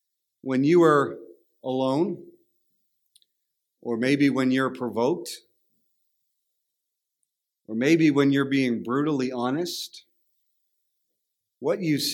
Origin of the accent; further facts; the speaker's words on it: Canada; accent: Canadian; And so they'd say, and they'd make fun of my Canadian accent. But the point was this, they could really tell very quickly that I wasn't from there because of my accent.